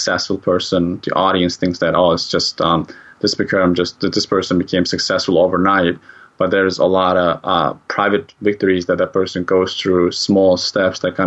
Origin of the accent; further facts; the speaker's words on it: Turkey; So when I was 7 years old, I'm originally from Turkey